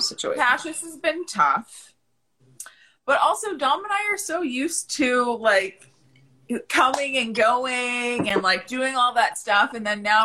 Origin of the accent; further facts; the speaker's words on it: Canada; Never. I would never hate my hometown.